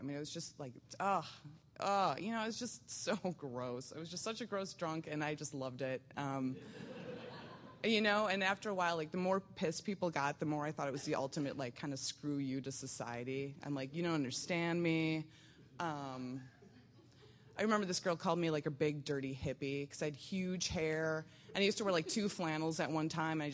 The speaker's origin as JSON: {"language": "English", "town": "Milwaukee", "region": "Wisconsin", "country": "United States", "tie": "born there", "said": "But I was born in Milwaukee, Wisconsin, and I am the second youngest of 8 kids."}